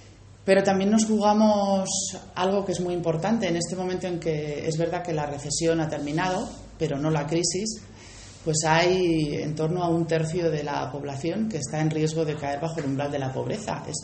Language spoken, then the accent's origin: Spanish; Spain; qué nos jugamos como españoles, ¿no?